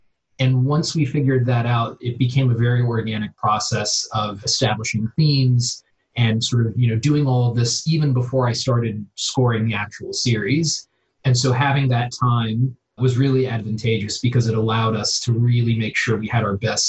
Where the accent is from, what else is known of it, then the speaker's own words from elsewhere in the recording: Pennsylvania, United States; also born or lived in Florida / Burbank, United States; I grew up sort of split between outside of Philadelphia in Pennsylvania and then in Florida.